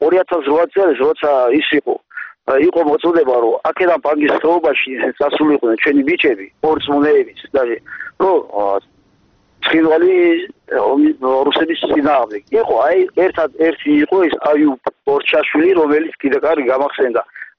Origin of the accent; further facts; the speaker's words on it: Kakheti, Georgia; ჩვენ აქ დავიბადეთ, გავიზარდეთ, გვეყვარება.